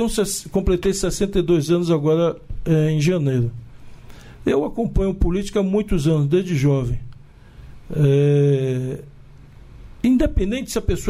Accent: Brazil; Como eu vim lá da Liberdade, num bairro popular

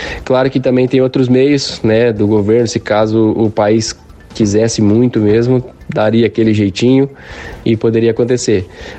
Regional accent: Brazil; moved away; a gente vem do Brasil, onde é muito quente, e aí chegar aqui, de repente, menos 5, menos 10, nossa, é muito frio

